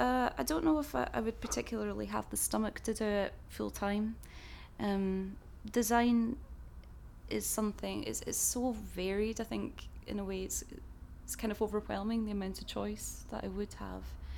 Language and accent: English; Glasgow, Scotland, United Kingdom; I grew up in Glasgow. I grew up in the West End of Glasgow, which is a beautiful part of the city, and I was very fortunate to grow up there. I don't have much of an accent.